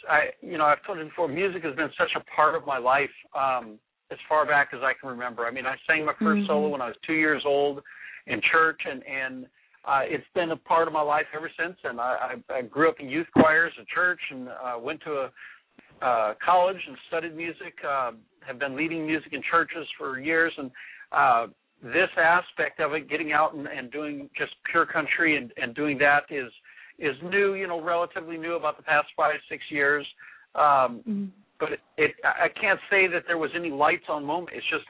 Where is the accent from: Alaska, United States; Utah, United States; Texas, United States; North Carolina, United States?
Alaska, United States; Anchorage; I'm from Anchorage, Alaska, and I'm based out of Alaska.